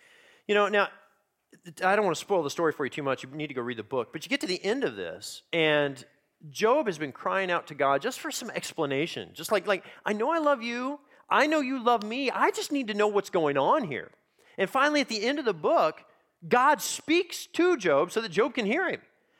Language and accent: English; United States; I'm an American who likes happy endings